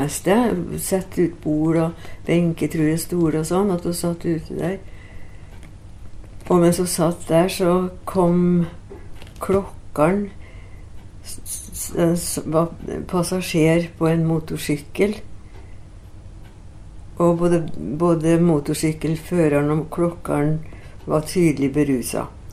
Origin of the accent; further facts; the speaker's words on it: Dombås, Innlandet, Norway; Og da var det sanitetsforening hjemme på Dombås, Dovre, som mor var med til.